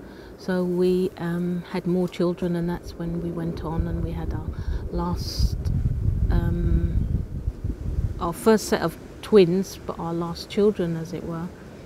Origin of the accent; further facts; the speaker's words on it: England, United Kingdom; born there; Okay, I'm 53 now, and I was born in England of Jamaican parents